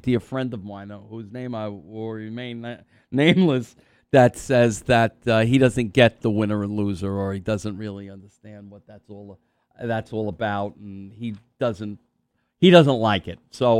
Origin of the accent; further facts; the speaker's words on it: New York, United States; And believe me, I'm a New Yorker and I can take it.